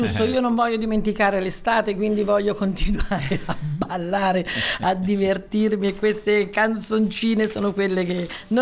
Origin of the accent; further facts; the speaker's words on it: Assisi, Umbria, Italy; anch'io vengo da Assisi, quindi considerata una città per eccellenza medievale, no? Perché è legata a San Francesco, Santa Chiara